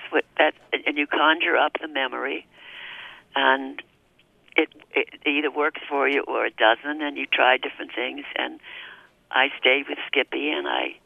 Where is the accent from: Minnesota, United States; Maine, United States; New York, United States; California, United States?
New York, United States; Queens; also born or lived in Albany; No, I grew up